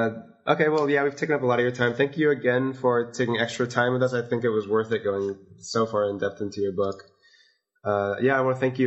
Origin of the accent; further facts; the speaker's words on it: Las Vegas, Nevada, United States; And this keeps me thinking about growing up in Las Vegas too, where, you know, at my old university, everyone said this is the best university for hospitality